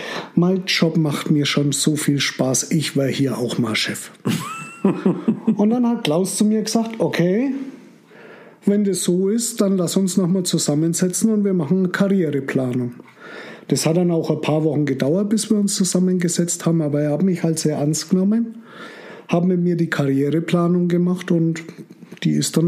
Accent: Bavaria, Germany; Bei uns würde man das Wind nennen, bei uns in Franken.

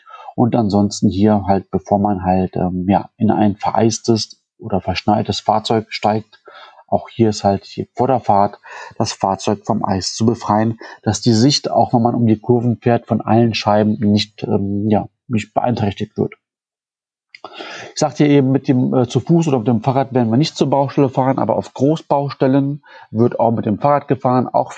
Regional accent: North Rhine-Westphalia, Germany; wir kommen ja aus Nordrhein-Westfalen

